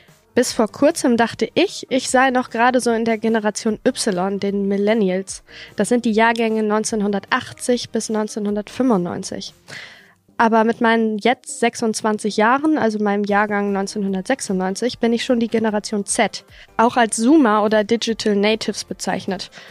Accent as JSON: {"language": "German", "town": "Haselünne", "region": "Lower Saxony", "country": "Germany", "tie": "born there", "said": "Ich bin 26 Jahre alt und Regionalmanagerin beim Zweckverband Erholungsgebiet Hasetal. Ich bin hier in Haselünne geboren und war für meine Ausbildung in Dortmund und jetzt bin ich wieder zurückgekommen. Und hier will ich auch bleiben."}